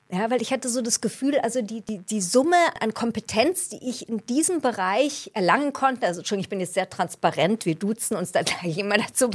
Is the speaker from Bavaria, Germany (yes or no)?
yes; Munich, Bavaria, Germany; ich bin ja Münchnerin, gebürtige Münchnerin, also in Bayern gab es kein Schulfach Philosophie.